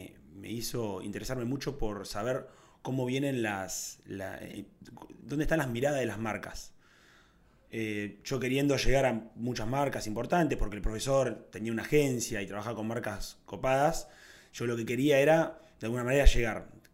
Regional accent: Tandil, Buenos Aires Province, Argentina; born there; nací en Tandil, una ciudad a 400 kilómetros de acá. Tengo 30 años

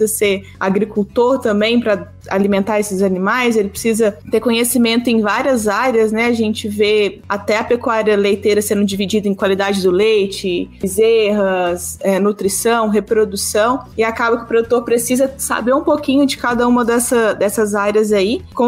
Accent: Minas Gerais, Brazil; Eu que sou aqui do interior de Minas Gerais também, né?

